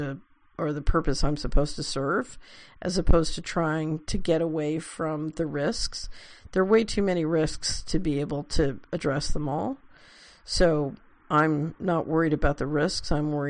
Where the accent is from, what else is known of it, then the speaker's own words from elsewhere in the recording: Boston, Massachusetts, United States; now in St. Louis, United States; I am from Boston 45 years and now in St. Louis 25 years.